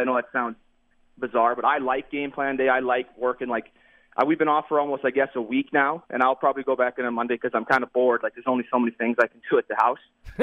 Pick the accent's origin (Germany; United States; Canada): Canada; I'm a Canadian